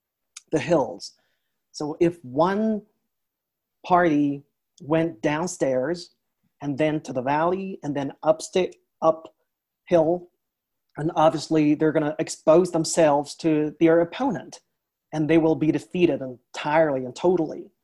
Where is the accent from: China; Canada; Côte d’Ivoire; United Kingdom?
China; now in Blacksburg, United States; And I'm an international student. I'm from China.